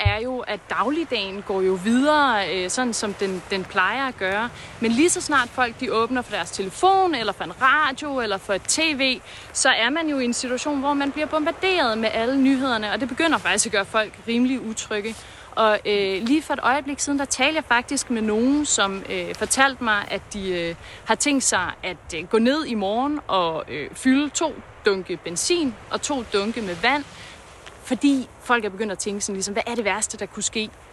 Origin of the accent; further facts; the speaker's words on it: Greenland; man følte som grønlænder, man ikke var inviteret med til bordet